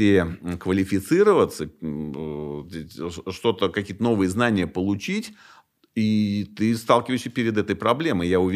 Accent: Moscow, Russia; Я москвич, и мне достаточно сложно в жизни конкурировать со многими ребятами

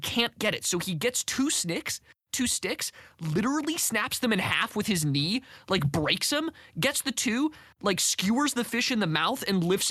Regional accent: California, United States; accent: Californian; It's my Californian accent. I can't do anything about it.

